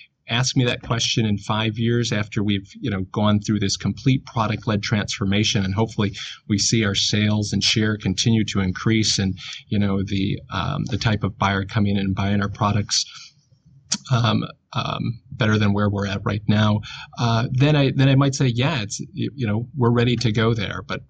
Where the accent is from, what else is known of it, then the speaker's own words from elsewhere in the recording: Flint, Michigan, United States; Yeah, in fact, I'm from Flint, right outside of Flint. My grandparents worked in the plants.